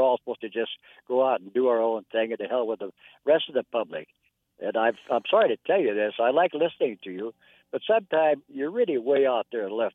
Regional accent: Nevada, United States; I happen to know this, even though I'm from Nevada.

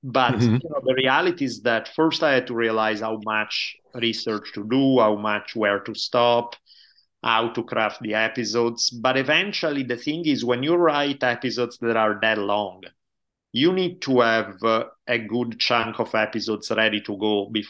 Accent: Italy; English is a second language; moved away as an adult; now in United States; So I grew up in Italy until I was 18 years old. Moved to US back in 92 now. So it's been forever that I'm in US, but my accent never goes away.

